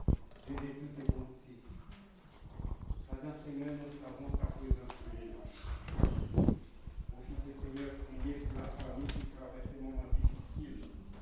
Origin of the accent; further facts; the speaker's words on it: Haiti; born there; je prie pour une prière pour mon pays natal en Haïti, qui traverse un moment difficile.